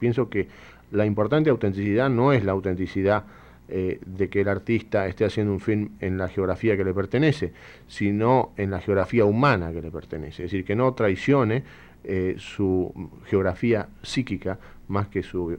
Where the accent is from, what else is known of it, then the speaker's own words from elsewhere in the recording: Argentina; en mi país el cine específicamente argentino sale poco de las fronteras argentinas